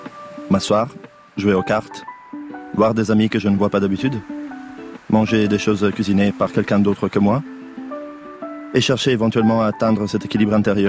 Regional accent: Southern Italy, Italy; also born or lived in Berlin; parce qu'on disait, tu viens d'où? Bah, du sud de l'Italie.

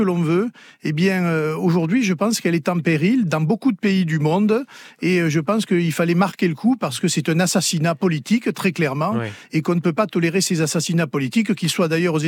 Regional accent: France; Je suis français et je fais de la politique en France.

